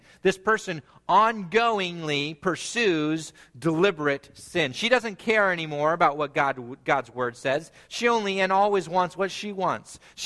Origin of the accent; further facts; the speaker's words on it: California, United States; Growing up in California, I saw them all the time.